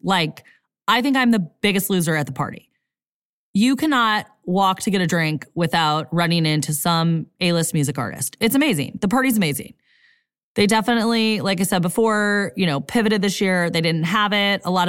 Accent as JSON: {"language": "English", "town": "New Orleans", "region": "Louisiana", "country": "United States", "tie": "born or raised there", "said": "I'm just going to add some piano keys and add a little jazz to pay homage to my hometown city of New Orleans in the music a little bit."}